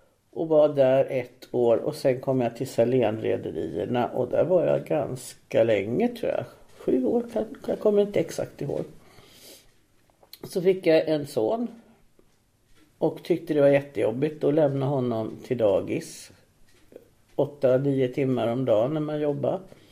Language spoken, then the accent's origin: Swedish; Stockholm, Stockholm County, Sweden; Jag växte upp i Tallkrogen nära Gubbingen. Mamma och pappa byggde en sån här småstuga som småstugubyrån hade.